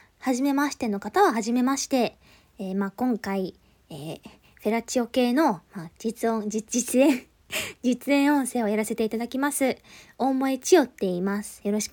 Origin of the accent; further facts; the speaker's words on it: Tohoku, Japan; 出身地はまあ今回東北の方なんですけれども